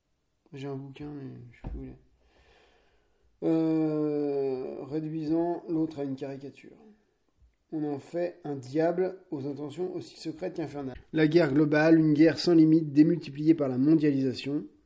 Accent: France; bon, je suis français, tu me diras d'accord

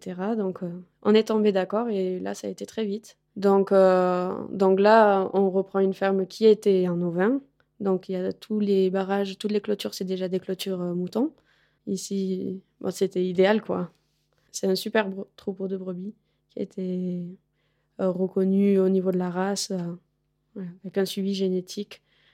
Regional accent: Occitanie, France; je viens du sud-ouest, du Gers. Et voilà, donc mon parcours m'a amenée dans la Loire et à m'installer ici comme agricultrice éleveuse de brebis. Et j'ai 30 ans, 31.

